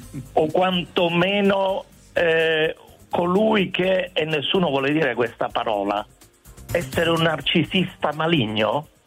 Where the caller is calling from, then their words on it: Bergamo, Lombardy, Italy; allora, io chiamo da Bergamo. Sono dall'accento, potete capire che non sono bergamasco. No, ma ormai da 40 anni sono qui e felicemente qui a Bergamo.